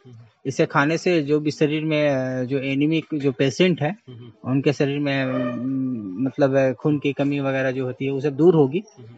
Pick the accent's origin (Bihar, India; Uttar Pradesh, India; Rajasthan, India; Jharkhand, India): Jharkhand, India; Karra; मैं कर्रा ब्लॉक से बिलोंग करता हूं, झारखंड के खूंटी जिला।